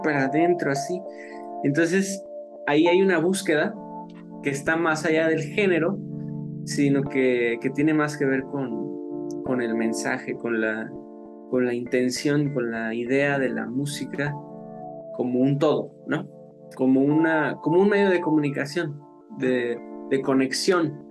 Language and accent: Spanish; Mexico City, Mexico; yo soy chilango, o sea, yo soy de la Ciudad de México, o sea, mi tradición es todo de la música, o sea, no tengo una tradición folclórica, digamos, de una región.